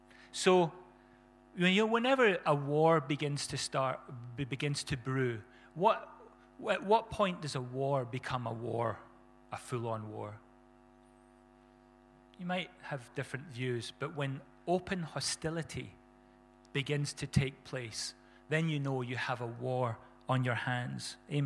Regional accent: Scotland, United Kingdom; I want to go where the sun makes me warm. But I'm a Scotsman. So on we go.

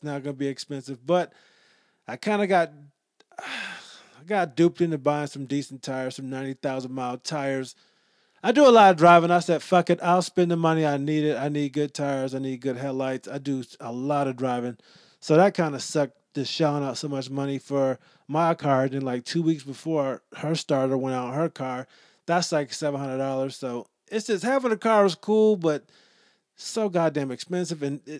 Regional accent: Rochester, United States; But we ended up going back to Rochester for Thanksgiving. I had a great time. That's my hometown for those who don't know.

